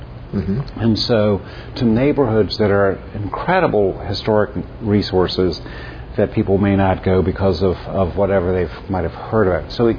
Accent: Virginia, United States; I grew up in Culpeper County, and on a piece of land that we owned, there were a whole set of canals

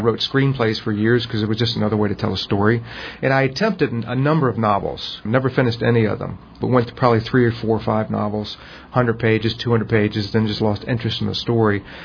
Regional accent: Richmond, Virginia, United States; You know, growing up in Virginia and in Richmond, very historical state, a lot of interesting personalities down here. My family's been in Virginia for my mother's side hundreds of years

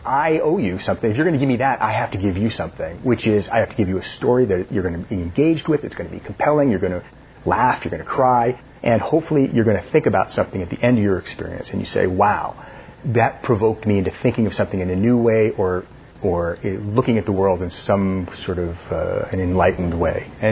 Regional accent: Seattle, Washington, United States; I grew up in Seattle, but I would go up to Wrangell for the summers sometimes.

